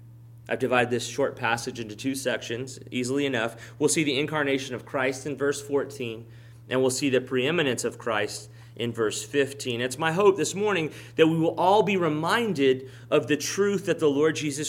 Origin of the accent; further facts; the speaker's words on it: Texas, United States; it reminded me of one of my favorite words from growing up in South Texas, carne guisada.